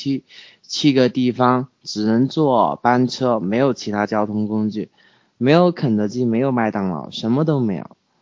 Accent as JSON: {"language": "Chinese", "region": "Yunnan", "country": "China", "said": "我们不是一个地方的，我是云南的"}